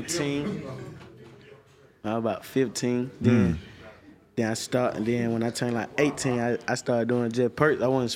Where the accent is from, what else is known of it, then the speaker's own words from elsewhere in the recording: Atlanta, Georgia, United States; I'm from Atlanta. I'm from Zone C.